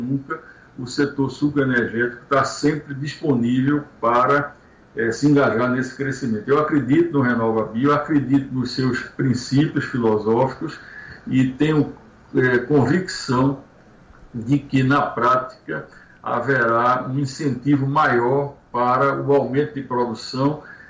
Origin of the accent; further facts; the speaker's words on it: Brazil; é preciso também que nós, como brasileiros, tenhamos uma solução